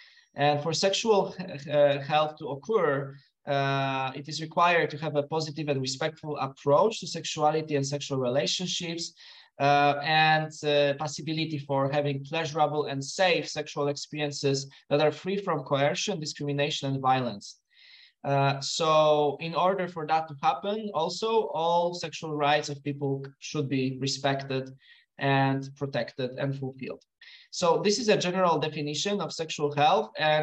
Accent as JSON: {"language": "English", "country": "Poland", "said": "I'm from Poland."}